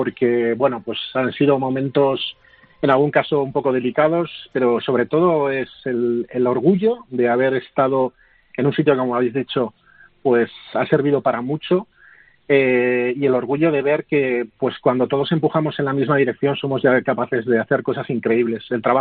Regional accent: Pamplona, Navarre, Spain; now in Madrid, Spain; Yo soy de Pamplona, pero llevo 24 años en esta maravillosa ciudad.

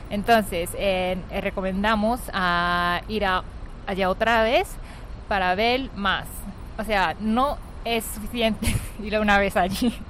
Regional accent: Japan; Spanish is a second language; soy japonesa

